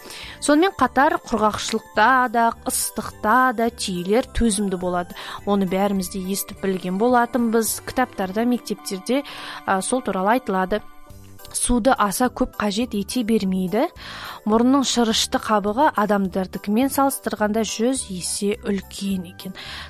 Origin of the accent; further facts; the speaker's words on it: Atyrau, Atyrau Region, Kazakhstan; Мен Атырауда туылып өскенмін. Ал Атырауда болса жайық өзені бар.